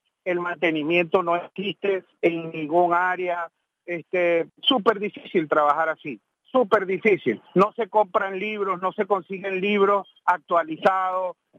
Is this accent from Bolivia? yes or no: no; Venezuela; Es al sistema, a la forma como los venezolanos asumimos las cosas